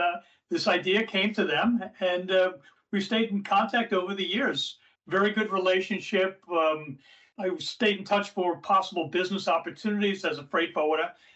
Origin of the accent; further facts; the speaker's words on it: New York, United States; now in Weston, United States; I'm a native New Yorker. I was raised on Long Island. I currently live in Weston, New Jersey, close to Princeton, for almost the past 30 years.